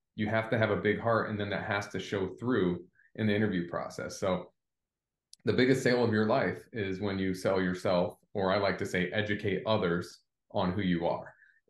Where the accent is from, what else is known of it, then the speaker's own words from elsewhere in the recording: South Bend, Indiana, United States; I grew up in South Bend, Indiana